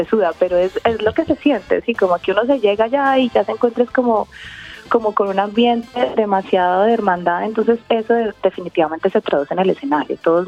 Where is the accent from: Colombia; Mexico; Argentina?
Colombia; now in Australia; siendo latina, especialmente colombiana